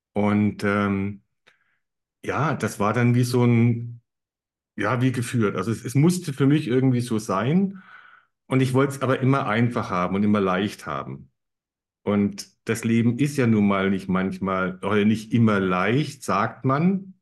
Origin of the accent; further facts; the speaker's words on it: Ansbach, Bavaria, Germany; Okay, also wo ich herkomme, ich wollte erst sagen aus Ansbach